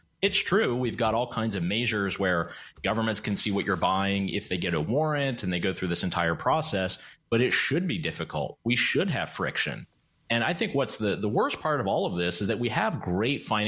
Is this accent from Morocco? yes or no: no; Canada; I'm Canadian.